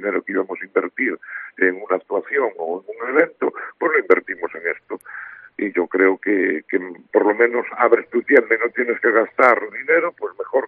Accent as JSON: {"language": "Spanish", "town": "Ribadeo", "region": "Galicia", "country": "Spain", "said": "somos todos de Ribadeo"}